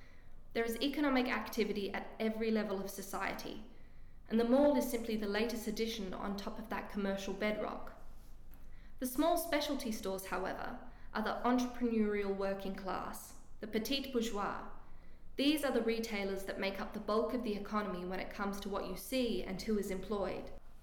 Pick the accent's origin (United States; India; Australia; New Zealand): Australia; When he discovers I am from Australia